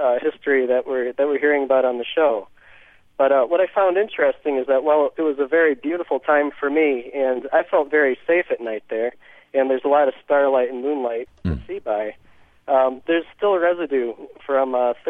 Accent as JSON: {"language": "English", "country": "United States", "said": "Maybe it's because I'm from America, where we can walk around at night and there's not a lot to be afraid of."}